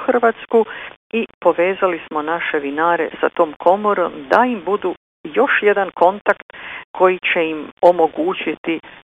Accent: Croatia; iako svi potječemo iz Hrvatske gdje se vine tradicionalno duge godine proizvodi

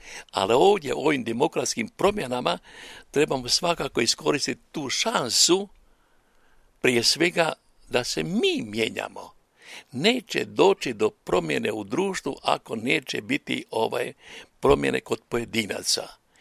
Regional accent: Croatia; kako da ja ne bi volio, ja kao rođeni Hrvat tamo.

